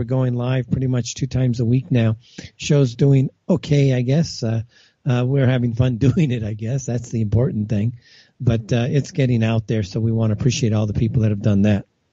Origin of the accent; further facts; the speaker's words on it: Los Angeles, California, United States; That is not the case in my hometown of Los Angeles.